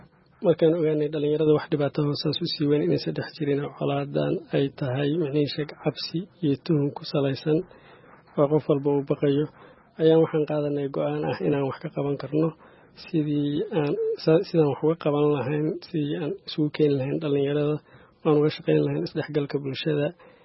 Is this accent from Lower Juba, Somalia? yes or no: no; Caabudwaaq, Galguduud, Somalia; born there; magaalada degmada Caawud Waaq oo magaalada aan ku dhalanay